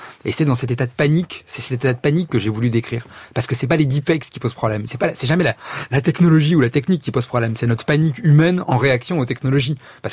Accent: Saint-Étienne, Auvergne-Rhône-Alpes, France; Moi je viens de Saint-Étienne, donc c'est quand même pas non plus très très loin.

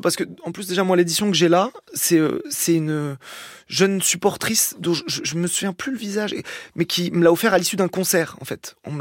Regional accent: Algeria; Et en plus, moi, en tant qu'Algérien

